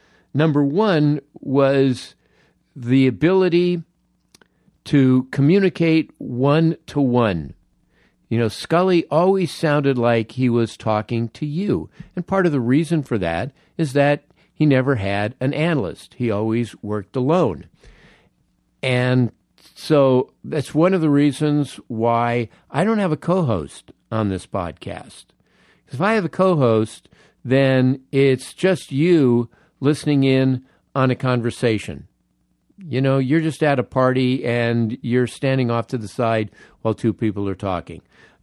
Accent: the North, United States; So I had to like make sure I'm from the North, and Red Barber is from the South.

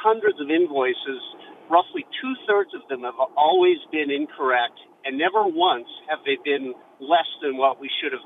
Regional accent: Canada; moved away as an adult; now in United States; We're originally from Canada, and we've lived here 22 years

